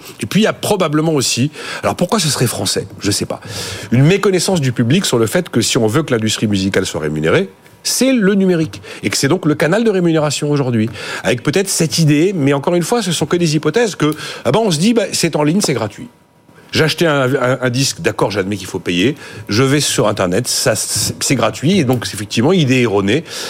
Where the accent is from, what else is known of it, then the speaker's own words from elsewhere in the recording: France; je suis le vieux français côté de ses pompes.